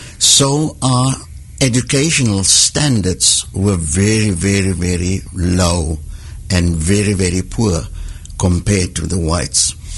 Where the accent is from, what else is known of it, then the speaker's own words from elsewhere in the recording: Potchefstroom, North West, South Africa; Now, just a little background about Potchefstroom and what happened during my growing up there